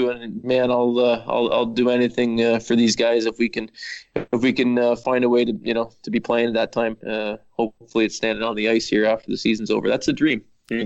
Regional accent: Canada; It's just kind of part of growing up in Canada.

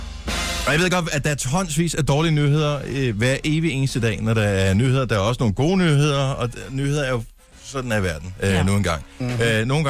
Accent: Esbjerg, Region of Southern Denmark, Denmark; born there

